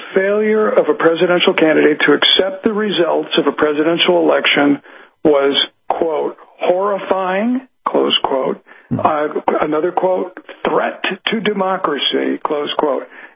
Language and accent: English; Chicago, Illinois, United States; because I'm from Chicago, where we know dead people vote.